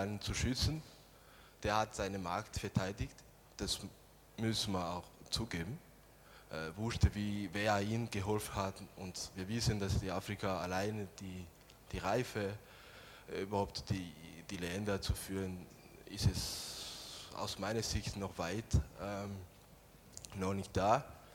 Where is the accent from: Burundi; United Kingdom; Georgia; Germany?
Burundi; Ich komme aus Burundi.